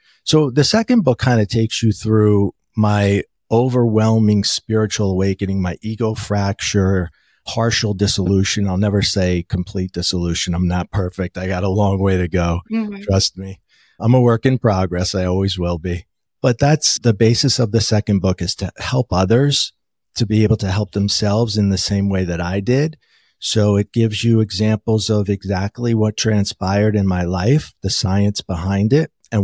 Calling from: New Jersey, United States; No, we're just outside the city, actually. We live in New Jersey, but we're probably a stone throw away from New York.

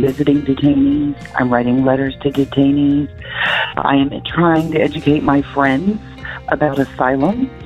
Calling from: Natchez, Mississippi, United States; I'm calling from Natchez, Mississippi.

